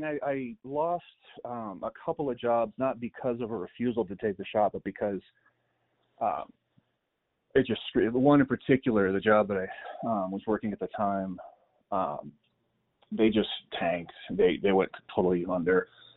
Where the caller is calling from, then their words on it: Colorado Springs, Colorado, United States; I am calling from Colorado Springs.